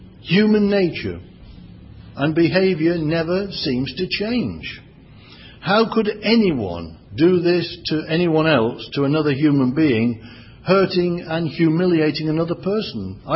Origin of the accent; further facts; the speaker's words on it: England, United Kingdom; They knew where he came from, like you know I come from England.